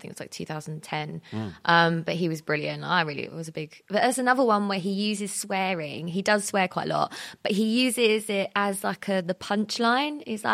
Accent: East of England, United Kingdom; And I'm from Essex.

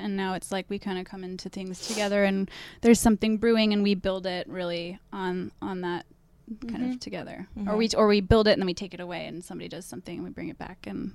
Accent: Berkeley, California, United States; So we're both from Berkeley, California, and we would went to different colleges

